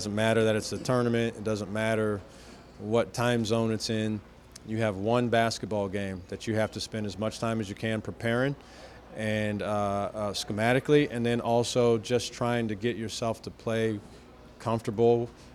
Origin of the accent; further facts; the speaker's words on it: Ohio, United States; I'm from Ohio originally, so it's a little bit of a logistical nightmare for me